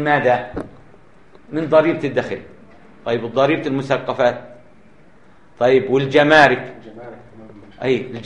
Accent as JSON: {"language": "Arabic", "country": "Jordan", "said": "لماذا عندنا في الأردن إنه كل الموظفين الآن جملة واحدة بما فيهم أستاذ الجامعة لا تجد واحد يكفيه مرتبه؟"}